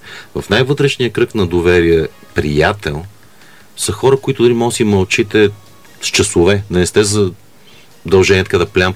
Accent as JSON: {"language": "Bulgarian", "country": "Albania", "accent": "Albanian", "second_language": "Bulgarian", "said": "на английски с моя албански акцент"}